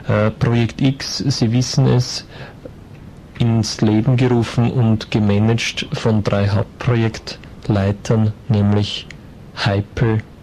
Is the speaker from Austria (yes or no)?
yes; Austria; einen schöneren Namen könnte man sich ja als Österreicher gar nicht wünschen